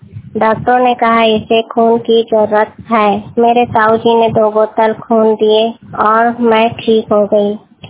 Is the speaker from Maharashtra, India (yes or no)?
no; Bilaspur, Chhattisgarh, India; born there; now in Kanpur, India; मेरा जन्म छत्तीसगढ़ बिलासपुर में हुआ।